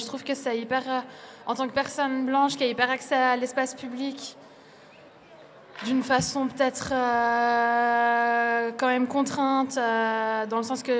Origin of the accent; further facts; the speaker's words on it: Switzerland; je viens de Suisse